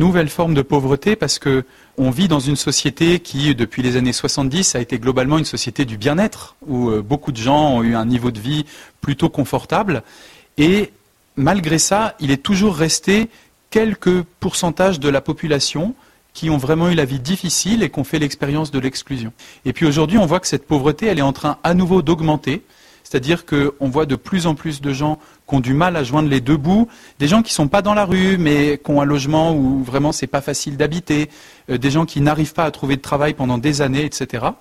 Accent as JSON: {"language": "French", "town": "Fécamp", "region": "Normandy", "country": "France", "tie": "born or raised there", "lives_now": "Le Havre, France", "said": "je suis un Normand, j'ai grandi près de Fécamp, je suis allé au collège et au lycée à Fécamp. Je suis prêtre depuis 8 ans au Havre, donc je ne sais plus tout à fait le pays de Caux, mais c'est encore bien la Normandie."}